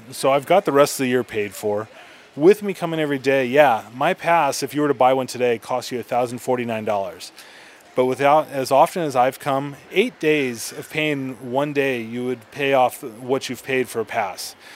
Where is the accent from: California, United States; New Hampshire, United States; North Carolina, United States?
California, United States; Huntington Beach; I've loved Disneyland since I was a kid. I mean, I grew up here in Huntington Beach.